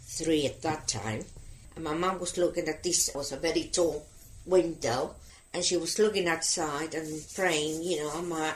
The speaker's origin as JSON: {"language": "English", "country": "Gibraltar", "said": "I really feel very proud of being British, you know, and also very proud of being Gibraltarian."}